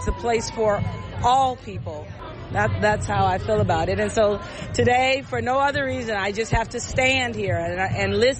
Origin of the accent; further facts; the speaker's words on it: Los Angeles, California, United States; now in Hayward, United States; I live in Hayward. I work in Alameda. I'm originally from Los Angeles, born and raised.